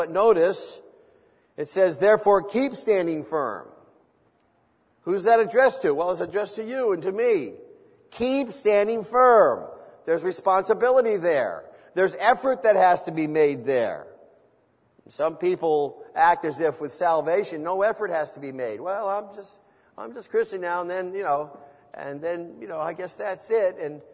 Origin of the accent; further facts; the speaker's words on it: United States; born there; well, thank the Lord I was born in America. Not that there's anything wrong with China, but I just prefer America. See? I grew up with that in my being.